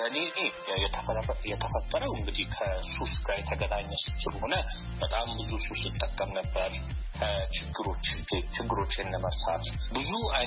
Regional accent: Addis Ababa, Ethiopia; born there; የተወለድኩት አዲስ አበባ ነው።

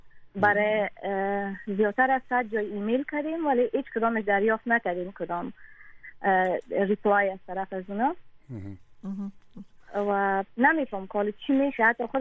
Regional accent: Kabul, Afghanistan; خودم و فامیلم تمام ما در کابل زندگی میکنیم، همینجا به دنیا آمدیم و خودم هم از کابل هستم

